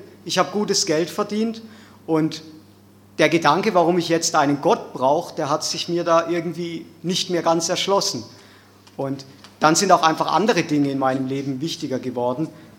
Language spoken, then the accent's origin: German; Baden-Württemberg, Germany; Ich komme aus Baden, das ist noch weiter westlich in Süddeutschland, fast schon an der Grenze zu Frankreich. Die Erzdiözese ist Freiburg und da bin ich in einem kleinen Dorf mitten im Schwarzwald, ganz entfernt von den großen Städten, bin ich groß geworden mit 3 Brüdern